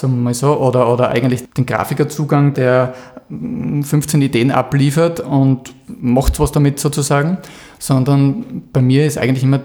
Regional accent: Krieglach, Styria, Austria; ich komme aus Krieglach im Mürztal.

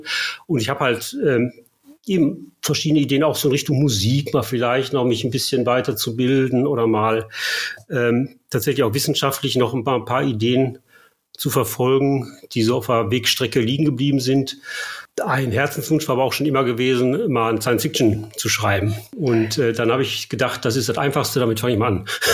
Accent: Bochum, North Rhine-Westphalia, Germany; now in Hamburg, Germany; seit über 20 Jahren in Hamburg. Da haben wir auch unsere zwei Töchter großgezogen. Ursprünglich komme ich aus dem Ruhrgebiet, aus Bochum, genauer gesagt

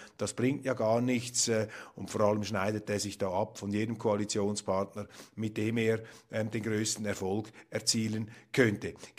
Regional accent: Switzerland; das ist jetzt von außen analysiert, da als Schweizer, als Vierteldeutscher

